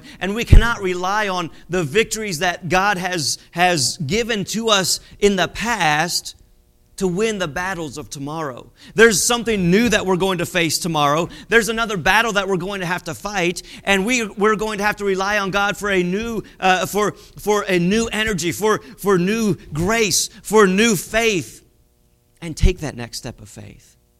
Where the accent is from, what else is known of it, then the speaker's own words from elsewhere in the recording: Washington, District of Columbia, United States; I can get on a plane from my hometown in Washington, D.C., and be in Japan in 14 hours